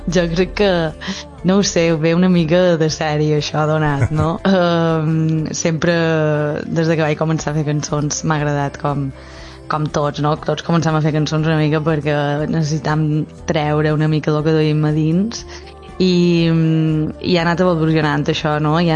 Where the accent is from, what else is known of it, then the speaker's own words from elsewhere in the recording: Balearic Islands, Spain; Tots, vull dir, mallorquins tenim... Vull dir, tots que van compartint una miqueta segons quines traces d'escriure, no?, perquè jo crec que és el paisatge on t'has criat i has viscut tant d'anys